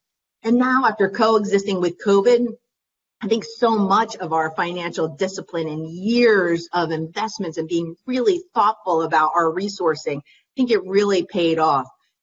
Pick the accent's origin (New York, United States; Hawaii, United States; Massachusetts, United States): New York, United States; And as maybe a New Yorker would do, I was a little skeptical.